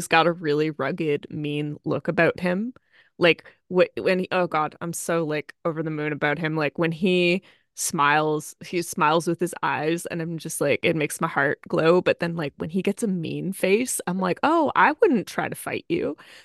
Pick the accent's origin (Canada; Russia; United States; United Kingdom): Canada; Ontario; I'm from the Ontario area of Canada. Kind of not it's the most Americanized part of Canada. It's that little dip.